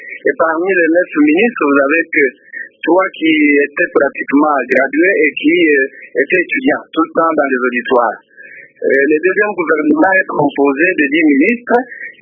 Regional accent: Kananga, Kasaï-Central, DR Congo; moi je suis de la ville, je suis de Kananga

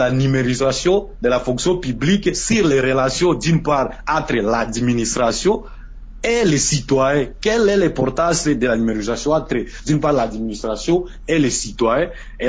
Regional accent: DR Congo; ici chez nous en RDC

